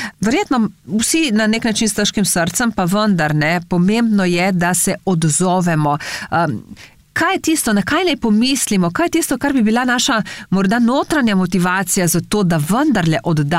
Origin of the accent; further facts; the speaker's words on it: Primorska, Slovenia; veselijo nas podatki, da smo Primorci tako zelo odzivni